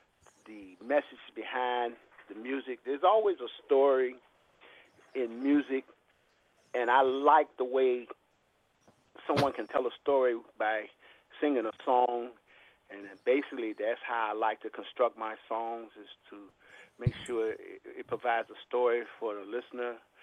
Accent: Chicago, Illinois, United States; I'm from Chicago, Illinois.

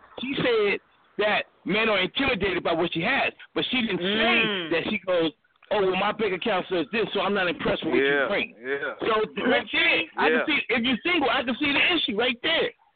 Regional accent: Philadelphia, Pennsylvania, United States; where I grew up on the East Coast is different, Philly.

